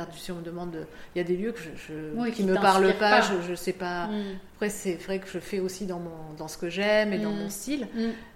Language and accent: French; Bordeaux, Nouvelle-Aquitaine, France; now in Reims, France; Alors après, moi, j'habite à Reims, mais je suis bordelaise.